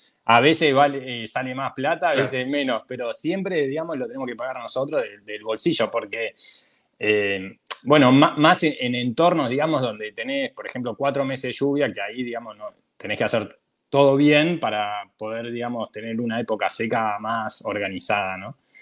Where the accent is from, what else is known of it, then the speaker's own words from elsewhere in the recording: Uruguay; now in Paraguay; porque nosotros somos uruguayos